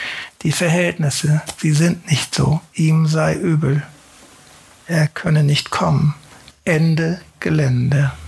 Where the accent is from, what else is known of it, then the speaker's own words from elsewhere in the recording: Lower Saxony, Germany; Also ich komme aus dem Wendland, ne? Ich muss noch dazu sagen, habe da auch bis heute meine Familie